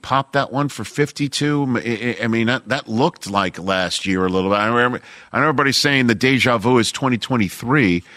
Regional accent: New York City, New York, United States; Here in New York City, my hometown.

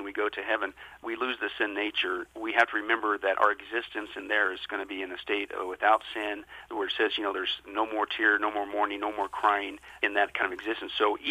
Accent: Kansas, United States; when I grew up in the Midwest in Kansas, and of course, being in the Midwest, one of the things you deal with is a tornado.

